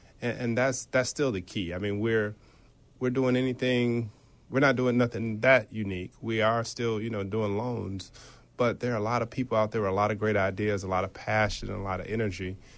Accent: Chicago, Illinois, United States; I'm from Chicago.

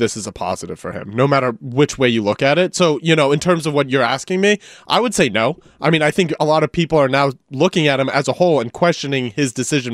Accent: New England, United States; And I think we, you know, both of us lived it growing up in New England.

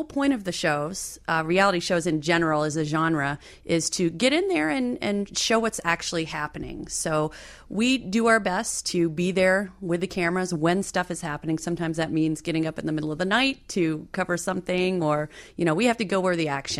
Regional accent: Nashville, Tennessee, United States; now in Los Angeles, United States; I grew up in Nashville, worked at a local NBC station there, produced some car shows out of Nashville for Spike TV for several years, and moved to LA.

